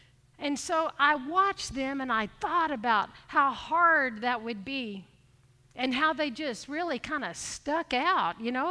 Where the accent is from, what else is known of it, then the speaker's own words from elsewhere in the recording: Houston, Texas, United States; Now, I was from Houston. I just grew up plain old Baptist, and I didn't know anything about Pentecostals.